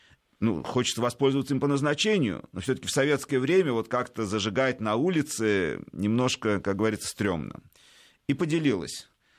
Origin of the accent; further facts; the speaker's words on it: Moscow, Russia; в старой синагоге Марьиной Рощи, откуда я родом, можно сказать, как в еврейском смысле